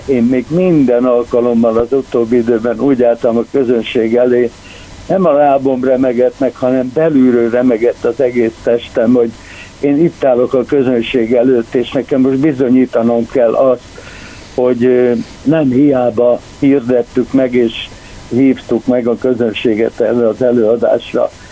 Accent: Deszk, Csongrád-Csanád, Hungary; moved away as an adult; also born or lived in Szeged / Budapest; én Deszken születtem Szegedtől 10 kilométerre, de aztán később a középiskolában már oda jártam Szegedre, később ott éltem, és 82-ben mentem csak el Pestre

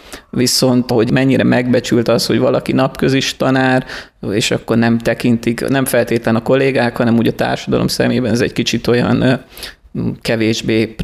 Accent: Vésztő, Békés, Hungary; Én Békés megyéből származom, egész pontosan egy kis településről, Vésztőről, ami a megye északi felén található.

